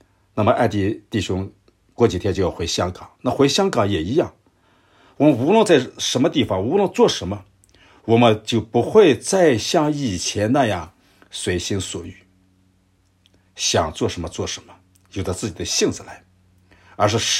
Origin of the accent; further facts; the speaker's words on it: China; 我们中国人有一句话叫替罪羊